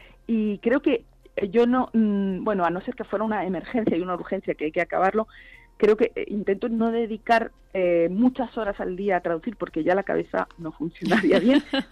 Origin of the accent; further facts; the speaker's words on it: Castile, Spain; Y pienso, al final soy castellana.